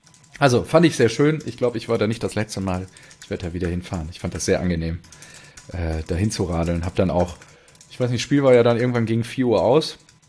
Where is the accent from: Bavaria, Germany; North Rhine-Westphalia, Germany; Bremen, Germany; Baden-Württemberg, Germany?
North Rhine-Westphalia, Germany; Selm; also born or lived in Herdecke; Ja, und bin in Selm aber aufgewachsen quasi. In einem Nachbarort davon.